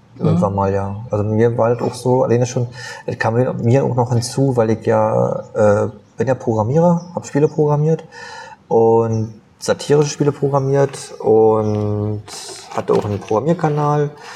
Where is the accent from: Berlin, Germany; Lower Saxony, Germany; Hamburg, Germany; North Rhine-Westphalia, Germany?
Berlin, Germany; Und ich bin ja in Berlin aufgewachsen.